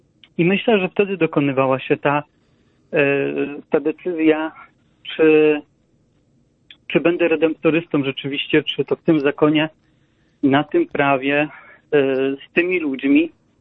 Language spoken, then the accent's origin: Polish; Łęki Górne, Subcarpathian Voivodeship, Poland; w terenach, które są bardzo blisko mojej rodzinnej miejscowości Łęk Górnych. Tak jak mówiłem, to jest miejscowość w województwie podkarpackim.